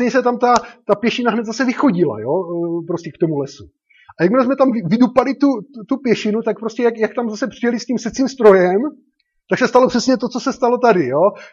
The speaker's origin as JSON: {"language": "Czech", "town": "Droždín", "region": "Olomouc Region", "country": "Czechia", "said": "já jsem třeba z Droždína, jo, a tam jsou takový políčka směrem ke kopečku."}